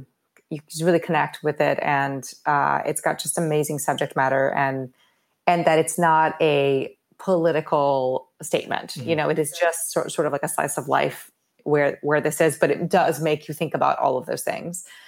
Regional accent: Rio de Janeiro, Brazil; And I grew up in Rio.

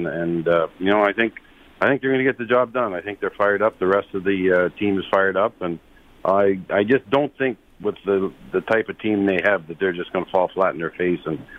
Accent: Saskatchewan, Canada; especially when you're a Canadian kid. Anyways, I grew up in Saskatchewan

